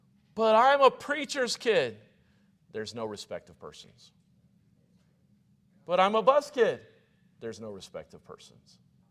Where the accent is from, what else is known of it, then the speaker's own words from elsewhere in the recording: Missouri, United States; Mississippi River, I grew up in Missouri, you're right next to it.